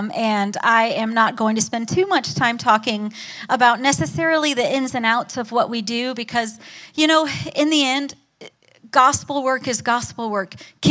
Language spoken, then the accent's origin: English; United States; I think it's really cool as an American that I get to stand up here